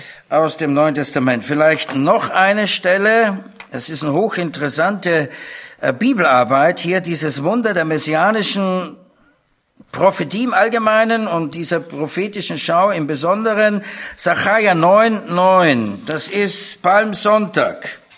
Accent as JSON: {"language": "German", "country": "Austria", "lives_now": "Germany", "said": "ich bin Österreicher, wohnen in Deutschland"}